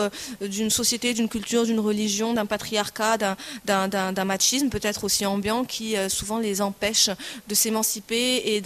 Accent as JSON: {"language": "French", "country": "Morocco", "said": "je suis une femme, je suis marocaine, je suis française, méditerranéenne, maghrébine, arabe, musulmane"}